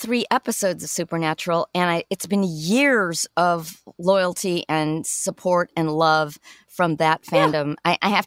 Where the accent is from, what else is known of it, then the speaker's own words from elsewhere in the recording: Chicago, Illinois, United States; I'm from Chicago originally.